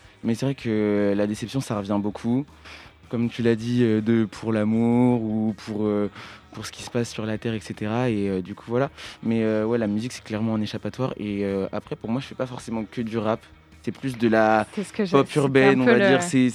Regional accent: Angers, Pays de la Loire, France; also born or lived in Pointe-Noire, Republic of the Congo; Non, j'ai pas né à Angers, je suis né à Pointe-Noire au Congo.

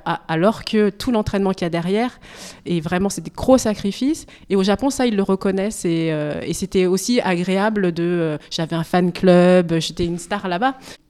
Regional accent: France; born there; also born or lived in Japan; moi, je suis d'origine cambodgienne et je suis née en France, donc je suis quand même beaucoup plus française que cambodgienne

